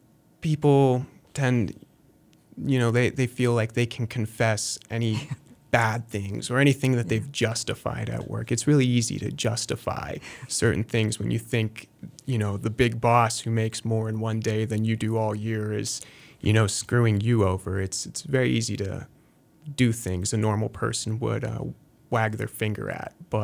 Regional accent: Johnstown, Pennsylvania, United States; I'm from Johnstown, and I certainly noticed from a young age that Johnstown is built on a hill, and I lived kind of near the bottom of that hill.

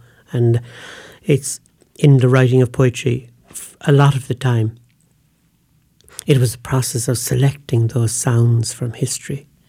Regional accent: Cappoquin, Munster, Ireland; I grew up in West Waterford, which is an unusual place on the River Blackwater, mentioned in Joyce's Ulysses. Molly Bloom's first lover came from the place I came from, Capoquin in County Waterford.

